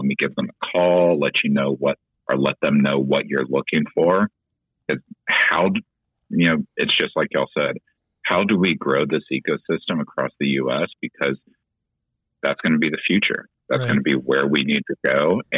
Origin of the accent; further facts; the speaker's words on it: Texas, United States; And I grew up in Texas, so people talk about long drives.